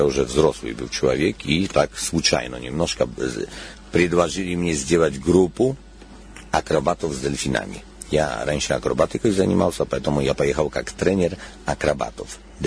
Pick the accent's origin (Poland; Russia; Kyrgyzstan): Poland; Russian is a second language; Я из Польши, у нас страна очень-очень религиозна.